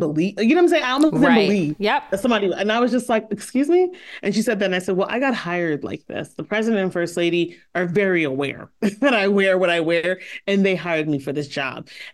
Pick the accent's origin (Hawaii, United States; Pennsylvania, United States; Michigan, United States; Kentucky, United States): Pennsylvania, United States; Philadelphia; I'm from Philly. I will definitely fight.